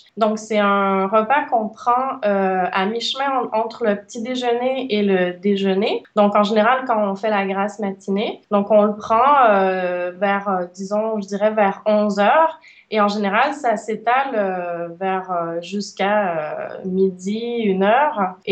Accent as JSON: {"language": "French", "region": "Quebec", "country": "Canada", "said": "Je suis québécoise et donc pour mon premier livre en France, je trouvais que le sujet était pertinent."}